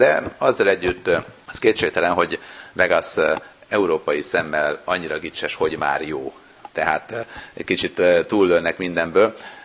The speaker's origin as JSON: {"language": "Hungarian", "country": "Hungary", "said": "aki amikor megtudta, hogy magyar vagyok, akkor örömmel letette oda a csülköt az asztalomra"}